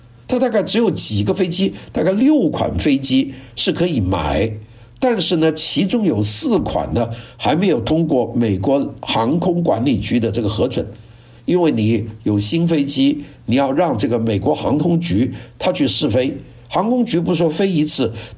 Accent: China; 707我们中国人第一次见是1972年

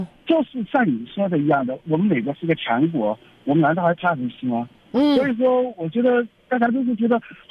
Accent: China; 我记得我是大陆的

